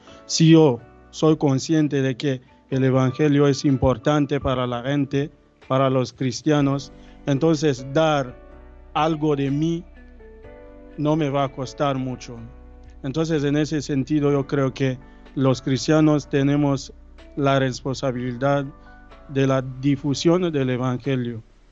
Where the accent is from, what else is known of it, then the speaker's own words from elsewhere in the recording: DR Congo; Soy de la República Democrática del Congo.